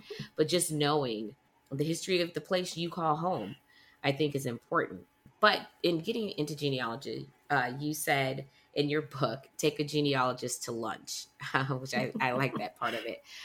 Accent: Detroit, Michigan, United States; I'm from Detroit, so shout out to the Midwest.

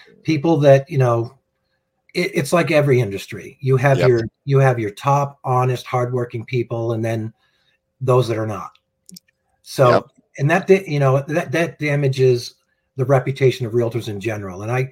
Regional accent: Deer Isle, Maine, United States; Well, I'm from Deer Isle, Maine, which is a small island off the coast of Maine, connected by a bridge.

